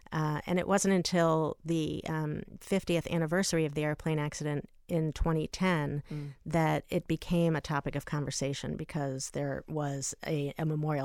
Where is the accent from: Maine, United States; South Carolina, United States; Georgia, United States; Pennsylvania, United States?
South Carolina, United States; also born or lived in Buffalo, New York / Boston; and then we moved to Buffalo, New York, and then to outside of Boston. And ultimately, I was raised in South Carolina